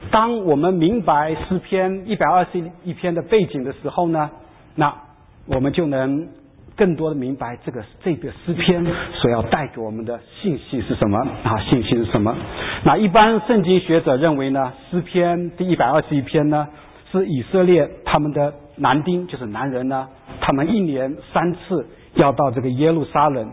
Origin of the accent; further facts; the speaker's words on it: China; 我们是中国人，我们在这做礼拜